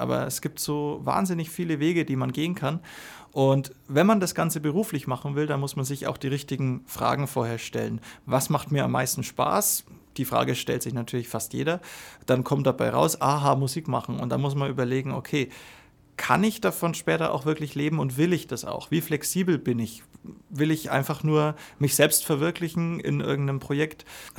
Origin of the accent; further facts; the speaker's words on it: Limmersdorf, Bavaria, Germany; now in Bayreuth, Germany; Heimat ist definitiv in Oberfranken. Ich bin in Limmersdorf aufgewachsen und fühle mich da auch heute noch pudelwohl. Und da spüre ich schon, da ist meine Heimat, da gehöre ich hin. Und jetzt lebe ich mit meiner Familie in Bayreuth.